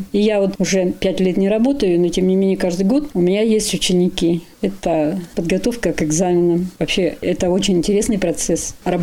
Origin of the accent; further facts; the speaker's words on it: Zakharovo, Sverdlovsk Oblast, Russia; Я родом с Урала, из Свердловской области. Родилась в деревне Захарово Байкаловского района. Я закончила там 8 классов, потом 2 года училась в районной школе Байкаловской.